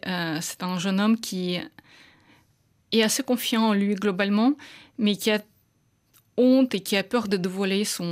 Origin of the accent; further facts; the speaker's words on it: Russia; French is a second language; En grandissant en Russie, j'étais passionnée de littérature française